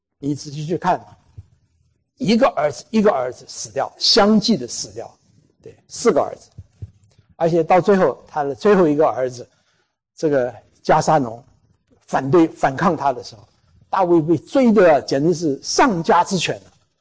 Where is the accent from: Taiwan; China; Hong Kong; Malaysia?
Taiwan; 我是台湾来的，这里台湾来的人大概不多哈